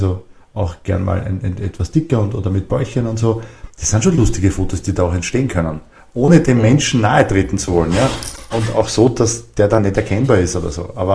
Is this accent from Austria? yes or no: yes; Graz, Styria, Austria; also für mich als Grazer ist der Strand in knapp über 3 Stunden erreichbar